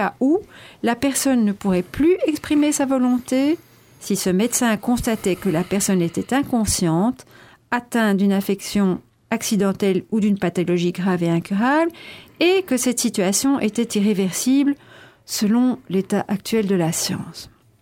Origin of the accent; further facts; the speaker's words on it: Belgium; chez nous, en Belgique